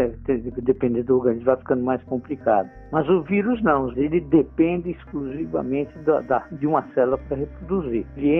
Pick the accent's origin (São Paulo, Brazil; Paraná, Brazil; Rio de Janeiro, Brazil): São Paulo, Brazil; Eu fui criado em São Paulo, mas eu não tinha contato com atividades agrícolas.